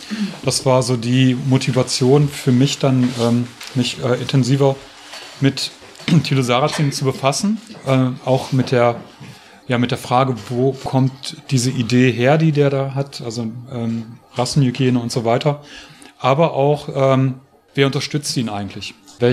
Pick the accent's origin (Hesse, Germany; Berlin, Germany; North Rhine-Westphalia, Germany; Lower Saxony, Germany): North Rhine-Westphalia, Germany; Münster; ich bin aus Münster, mache jetzt gerade eine Vortragsreise durch Thüringen.